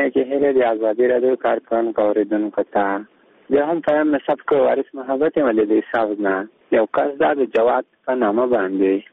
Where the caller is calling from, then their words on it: Nangarhar, Afghanistan; زه د ننګرهار یم